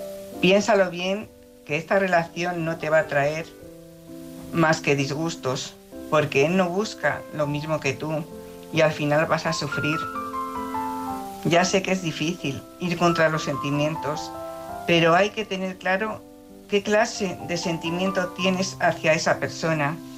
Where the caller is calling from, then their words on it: Salamanca, Castile and León, Spain; Hola Álvaro … de Salamanca.